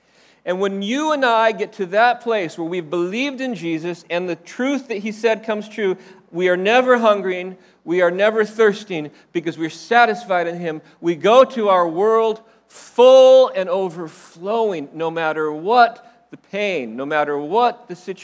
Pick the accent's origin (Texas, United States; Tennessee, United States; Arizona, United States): Arizona, United States; Phoenix; When I was 4 years old, in February of 1969, my family moved to Phoenix, Arizona, where I grew up.